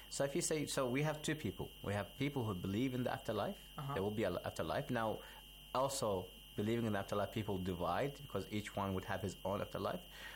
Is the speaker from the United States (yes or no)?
no; Iraq; now in Australia; I am from Iraq, currently residing in Australia.